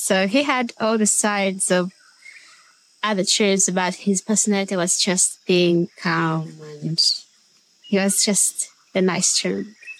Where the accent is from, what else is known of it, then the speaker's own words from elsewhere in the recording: Fort Portal, Western Region, Uganda; born there; I was born in Fort Portal, that's like 40 kilometers away from Kabali